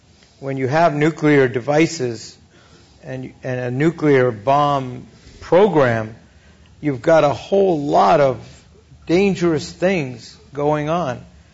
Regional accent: India; born there; I was born in India, a British subject. And I'm used to seeing a lot of differences in style.

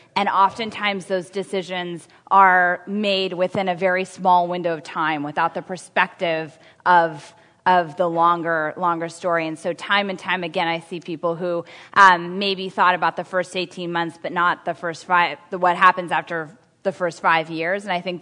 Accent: California, United States; I grew up in the Bay Area

